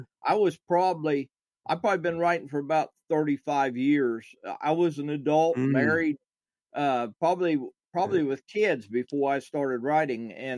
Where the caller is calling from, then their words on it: Ohio, United States; I'm in Southeast Ohio, right on the Ohio River, pretty much.